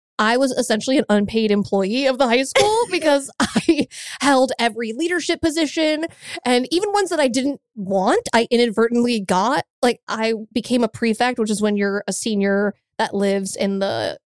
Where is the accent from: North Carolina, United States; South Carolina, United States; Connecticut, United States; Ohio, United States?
Connecticut, United States; Greenwich; I don't know about Scarsdale, but from my hometown of Greenwich to Choate, it's like an hour door to door, maybe, with traffic.